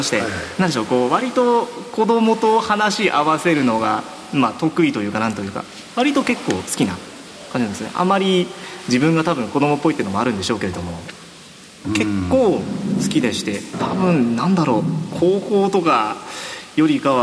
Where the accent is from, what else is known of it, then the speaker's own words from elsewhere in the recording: Tokyo, Japan; 東京生まれ東京育ちなんで中央線よく乗ってたんですよ。